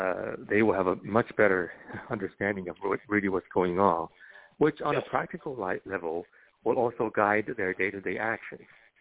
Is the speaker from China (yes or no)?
yes; China; I grew up in China, and I experienced it firsthand